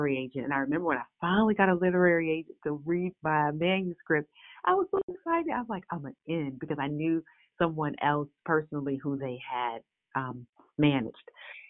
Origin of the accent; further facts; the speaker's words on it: Buffalo, New York, United States; And I remember when I grew up in Buffalo, and a lot of my friends after high school were just going on to either get married.